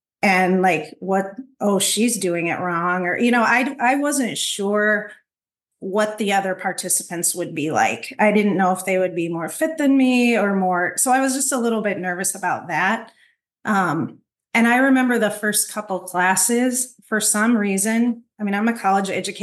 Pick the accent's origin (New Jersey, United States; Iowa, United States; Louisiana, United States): Iowa, United States; I am 46 years old, born and raised in Iowa.